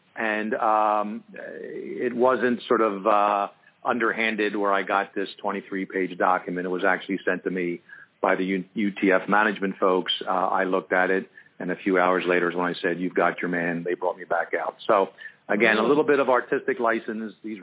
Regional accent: Philadelphia, Pennsylvania, United States; first one's kind of growing up in Philly, having my own experiences with the law, not all of it positive.

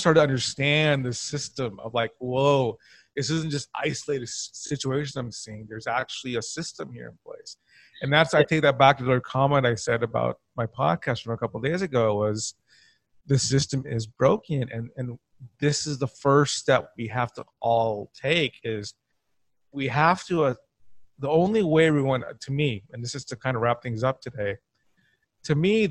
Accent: Cerritos, California, United States; growing up in Cerritos at the time I did, I was exposed to a lot of different cultures

